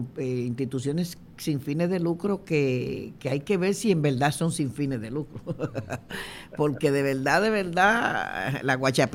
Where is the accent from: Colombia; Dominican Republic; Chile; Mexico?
Dominican Republic; now in Puerto Rico; el que vive en Puerto Rico, como yo, que soy dominicana, tengo 45 años viviendo en esta isla preciosa